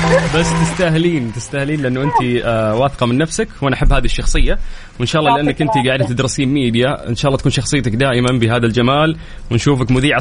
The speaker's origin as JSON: {"language": "Arabic", "country": "Egypt", "accent": "Egyptian", "said": "وهو احنا بنتكلم مصري."}